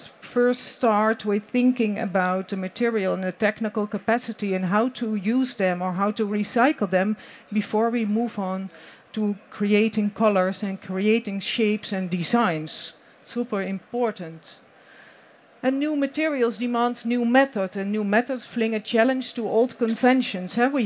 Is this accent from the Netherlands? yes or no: yes; Netherlands; I'm representing Studio For Options. We are from the Netherlands.